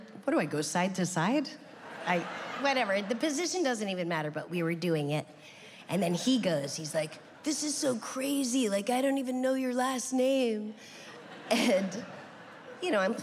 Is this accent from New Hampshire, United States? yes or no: yes; New Hampshire, United States; when I tell people I'm from New Hampshire, they'll go, there are Jews in New Hampshire?